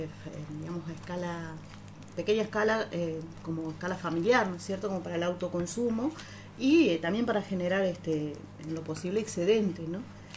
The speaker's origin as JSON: {"language": "Spanish", "town": "Concordia", "region": "Entre Ríos", "country": "Argentina", "tie": "born there", "said": "Concordia, yo nací en Concordia."}